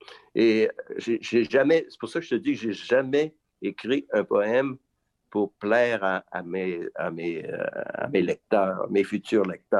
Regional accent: Quebec, Canada; je me suis retrouvé avec mon enfance dans Charlevoix.

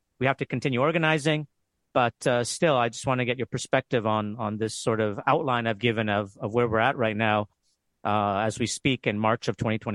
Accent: Toronto, Ontario, Canada; now in Montreal, Canada; We're both from Toronto, but we've lived in Montreal for a long time.

